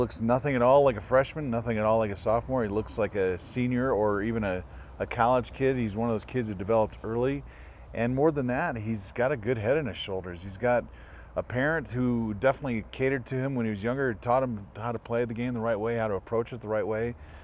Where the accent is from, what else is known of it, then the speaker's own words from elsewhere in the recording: Santa Fe, New Mexico, United States; Interesting fact is, I grew up in Santa Fe.